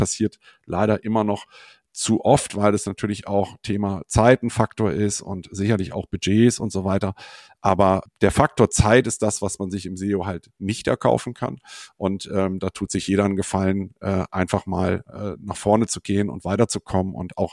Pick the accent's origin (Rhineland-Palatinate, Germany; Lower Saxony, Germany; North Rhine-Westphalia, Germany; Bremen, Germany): North Rhine-Westphalia, Germany; Cologne; Ich bin 53 jetzt mittlerweile und habe vor 25 Jahren hier in Köln, wo ich herkomme und auch lebe, eine Agentur gegründet